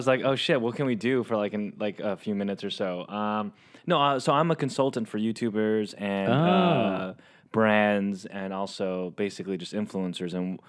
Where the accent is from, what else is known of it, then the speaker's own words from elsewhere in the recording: San Diego, California, United States; No, I'm from San Diego.